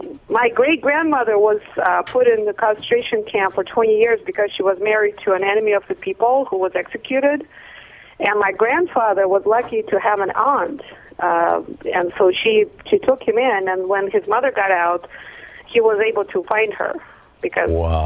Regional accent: Russia; I'm originally from Russia.

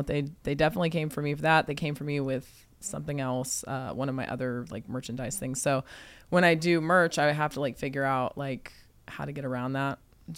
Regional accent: San Antonio, Texas, United States; born there; I was born in Texas, San Antonio, Texas, which I actually just got a house over there too.

